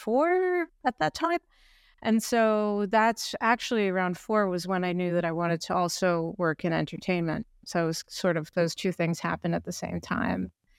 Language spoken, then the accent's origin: English; New York City, New York, United States; I was born in New York. I was the first one in my family to be born in the United States. And both of my parents are from Bolivia. And we lived in early times. We lived in Jamaica, Queens